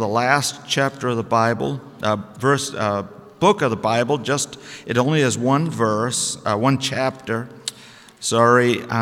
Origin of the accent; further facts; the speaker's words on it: Massachusetts, United States; I'm from Massachusetts. And there's a lot of millstones.